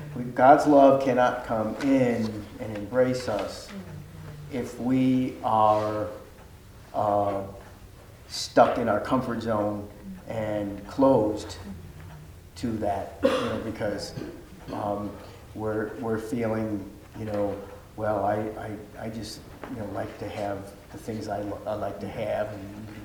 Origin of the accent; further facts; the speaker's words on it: Connecticut, United States; And I grew up in Connecticut.